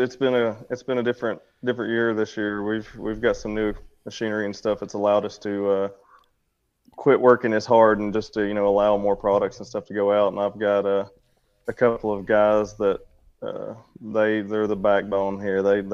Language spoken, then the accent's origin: English; Dalton, Georgia, United States; Well, we're from Dalton, Georgia. It's about 25, 30 minutes south of Chattanooga, Tennessee.